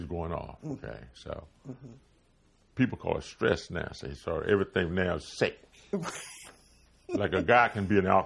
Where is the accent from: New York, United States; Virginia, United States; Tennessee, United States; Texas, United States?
Virginia, United States; Lawrenceville; Well, the boys from the Ville, I was from Lawrenceville, Danville, and Martinsville, all from the state of Virginia.